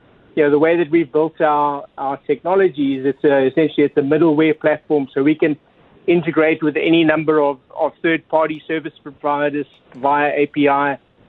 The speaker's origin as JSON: {"language": "English", "country": "South Africa", "said": "I'm originally from South Africa"}